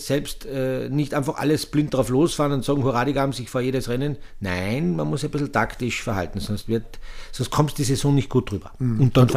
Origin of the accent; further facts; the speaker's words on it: Austria; Auch bei uns in Österreich, der Matthias Mayer hat auch gesagt, er fährt da nicht